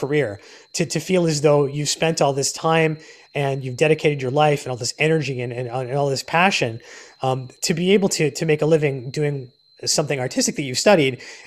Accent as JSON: {"language": "English", "town": "Waterloo", "region": "Ontario", "country": "Canada", "tie": "born or raised there", "also_born_or_lived": "Kitchener", "said": "I was born in Kitchener. I lived in Waterloo for most of my life, up to the point where I moved out west to British Columbia."}